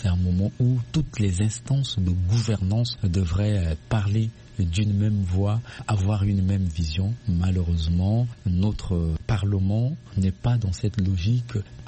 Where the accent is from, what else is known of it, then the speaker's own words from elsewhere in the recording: Central African Republic; Mais en tant que centrafricain, le plus important, c'est qu'ils sont là